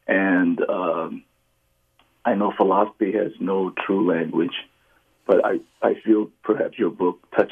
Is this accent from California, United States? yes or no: yes; San Francisco, California, United States; English is a second language; And having been raised in San Francisco, we learned English. But all my life, I never felt that I could fully express my true feelings and thoughts in either language.